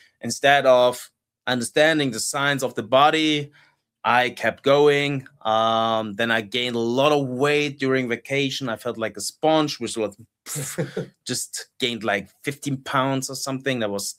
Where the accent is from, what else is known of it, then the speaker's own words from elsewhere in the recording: Germany; So I was the world champion in my hometown, which was just like one of the most exciting and emotional moments in my athletic career. And then I got sportsman of the year in Germany.